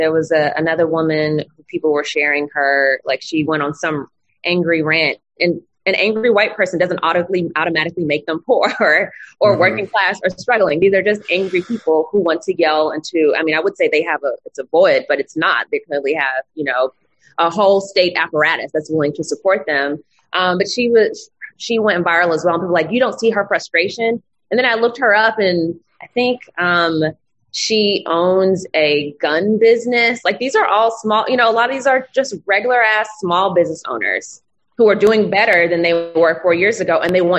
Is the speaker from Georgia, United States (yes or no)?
yes; Georgia, United States; And I'm from Georgia.